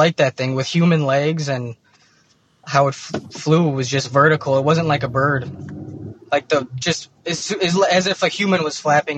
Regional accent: Streamwood, Illinois, United States; I'm from Streamwood, Illinois.

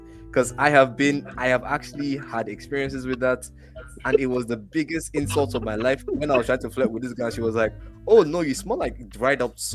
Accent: Ikeja, Lagos, Nigeria; first I came from the suburbs. I came from Lagos, Ikeja. Then I went to the island.

